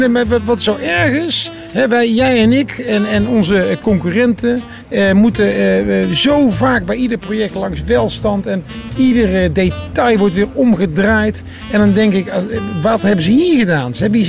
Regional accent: 's-Hertogenbosch, North Brabant, Netherlands; born there; Ja, Den Bosch, mijn geboortegrond

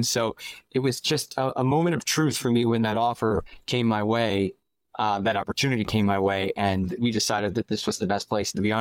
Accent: New York City, New York, United States; now in Florida, United States; I've lived in Manhattan 3 times in my life. I'm from New York City, born and raised.

